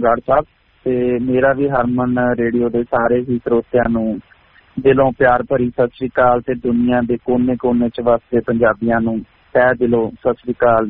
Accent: Punjab, India; ਹਾਲਾਂਕਿ ਮੈਂ ਵੀ ਪੰਜਾਬ ਤੋਂ ਆਇਆ, ਉੱਥੇ ਲੋਆਂ ਪੈਂਦੀਆਂ

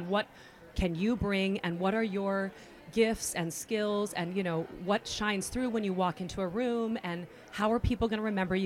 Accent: California, United States; You know, I'm from California, and here I am.

